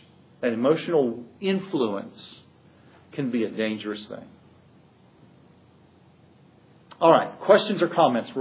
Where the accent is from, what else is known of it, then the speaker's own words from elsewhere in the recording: Kansas City, Missouri, United States; The church I grew up in Kansas City, when a baptismal service took place